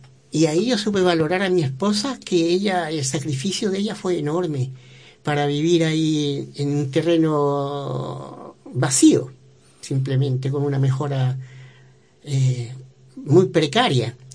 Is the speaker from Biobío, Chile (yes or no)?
no; Santiago, Santiago Metropolitan Region, Chile; now in Villa Alemana, Chile; No, yo fui nacido y criado en Santiago.